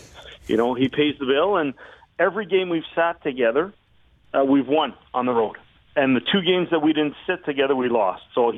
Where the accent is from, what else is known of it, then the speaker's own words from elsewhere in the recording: Canada; at heart, I'm still a Canadian, and I'm very proud to be a Canadian.